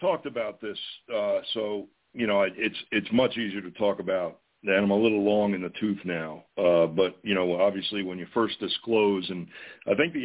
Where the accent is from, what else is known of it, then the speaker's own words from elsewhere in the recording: Madison, New Jersey, United States; Well, I grew up. I grew up in New Jersey in a town called Madison. It's about 20-25 miles west of Manhattan. It was a typical commuter town, suburbia.